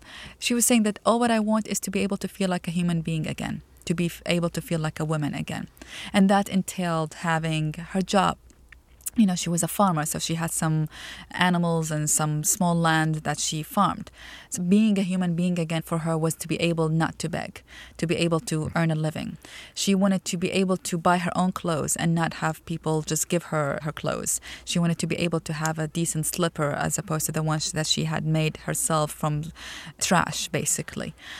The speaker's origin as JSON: {"language": "English", "country": "Iraq", "tie": "born or raised there", "said": "I'm originally from Iraq, and I grew up with the Iran-Iraq war."}